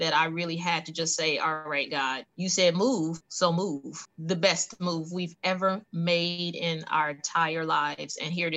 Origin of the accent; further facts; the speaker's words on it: California, United States; also born or lived in New York; I was born in Manhattan, New York, Jamaican parents, so we're all in New York, right? So quickly moved from there when I was about five. We moved to California